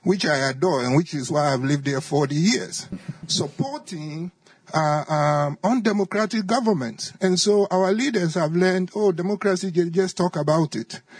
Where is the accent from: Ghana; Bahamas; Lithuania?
Ghana; now in United States; I am an immigrant from Ghana, but I've worked on U.S. foreign policy in Washington for almost 40 years.